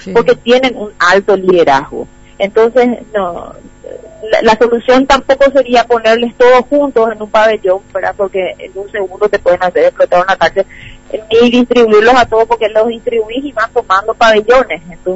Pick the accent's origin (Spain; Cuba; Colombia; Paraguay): Paraguay; no estamos acostumbrados como paraguayos a ver decapitaciones.